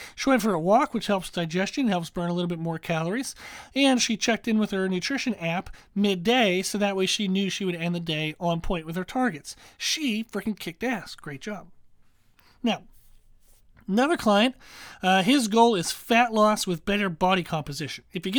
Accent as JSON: {"language": "English", "region": "Pennsylvania", "country": "United States", "said": "I'm not sure. I'm from Pennsylvania originally. I don't remember there being marshmallows on our sweet potatoes."}